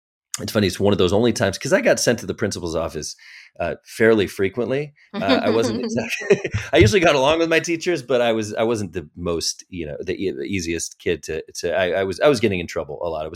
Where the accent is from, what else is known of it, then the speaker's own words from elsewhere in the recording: Las Vegas, Nevada, United States; I was visiting my aunt in California. I grew up in Las Vegas.